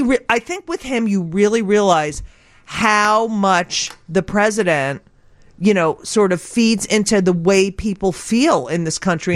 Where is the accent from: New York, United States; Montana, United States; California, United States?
New York, United States; And it hurts even more for me because I'm from New York.